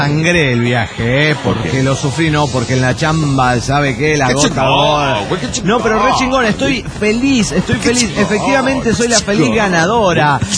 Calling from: Mexico; de México.

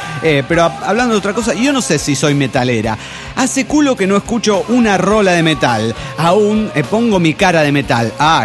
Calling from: Tultitlán, State of Mexico, Mexico; monitorista de Tultitlán, México.

